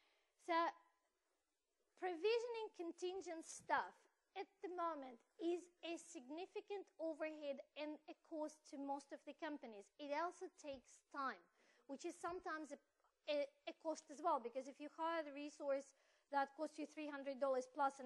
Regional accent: Russia; English is a second language; I am originally from Russia's business from Serbia, so we still have lots of relatives overseas

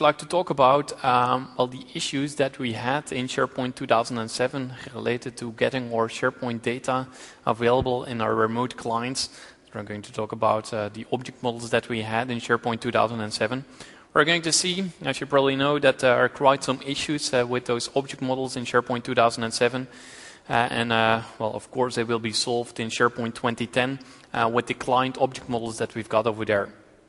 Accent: Belgium; English is a second language; I'm from Belgium. I work at UTU over there, and we do some .NET and SharePoint training.

